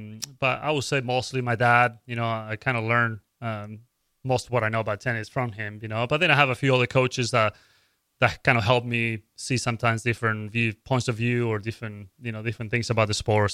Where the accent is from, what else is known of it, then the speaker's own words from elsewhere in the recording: Córdoba, Argentina; I was born in Cordoba, Argentina. Born and raised there.